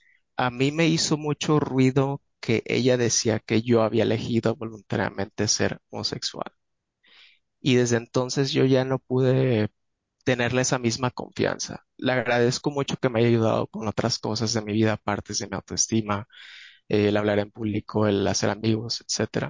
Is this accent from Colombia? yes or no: no; Mazatlán, Sinaloa, Mexico; soy de Mazatlán, católico y gay.